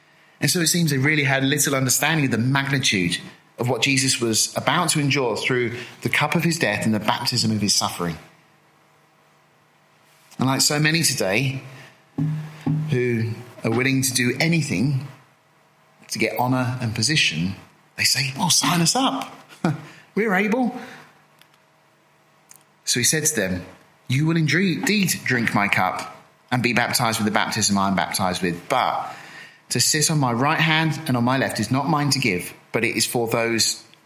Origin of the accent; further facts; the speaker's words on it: United Kingdom; You know, we're British, we like queuing, we like orderly conduct, right?